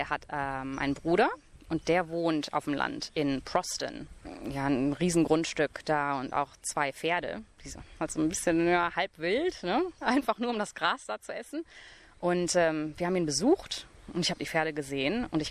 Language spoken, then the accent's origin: German; Germany; born there; in Deutschland geboren. Meine Mutter ist deutsch, mein Vater ist Libanese.